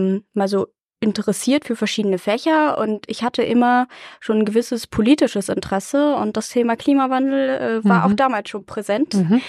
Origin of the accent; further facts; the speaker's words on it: Lower Saxony, Germany; Ich komme aus Niedersachsen, da gibt es ein paar andere Schulfächer als hier in NRW.